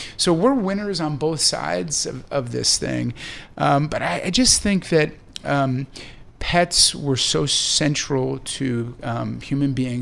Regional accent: New York, United States; sadly, as a New Yorker, was when New York shut down.

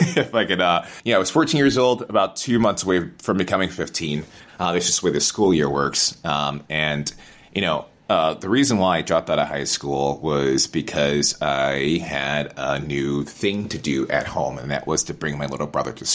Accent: Albany, New York, United States; I had a pleasant enough childhood growing up in Albany, New York.

